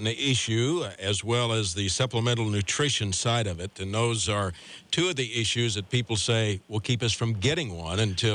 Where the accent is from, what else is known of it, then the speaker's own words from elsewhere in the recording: Iowa, United States; the former governor of my home state of Iowa